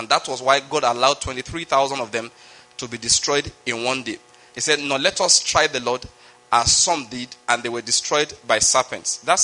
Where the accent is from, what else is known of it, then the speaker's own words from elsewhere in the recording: Nigeria; maybe because I'm a Nigerian.